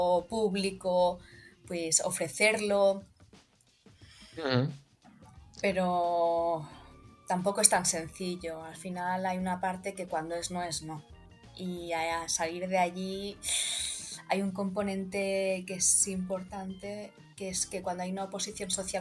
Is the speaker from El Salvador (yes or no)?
no; Catalonia, Spain; yo como catalana empiezo a ver la luz, empiezo a ser más optimista